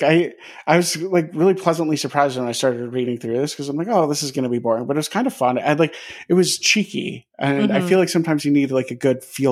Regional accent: Wisconsin, United States; Like I'm from Wisconsin and it's weird because like Dahmer is our most famous guy.

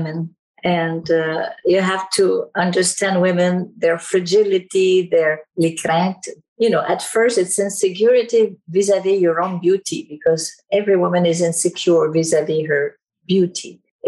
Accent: Montreal, Quebec, Canada; I'm from Montreal, and I received this letter from Toronto.

